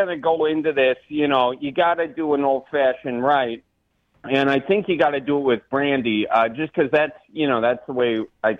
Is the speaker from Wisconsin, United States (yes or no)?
yes; Wisconsin, United States; So I'm from Wisconsin, but okay.